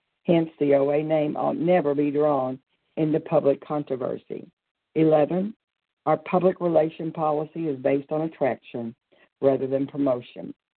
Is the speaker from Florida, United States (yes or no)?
yes; Pensacola, Florida, United States; I'm from Pensacola, Florida.